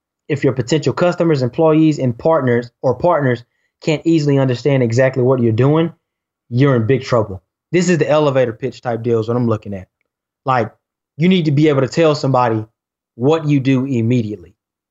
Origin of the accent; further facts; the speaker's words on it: Texas, United States; I'm from Texas, too, and during the summertime, it gets hot.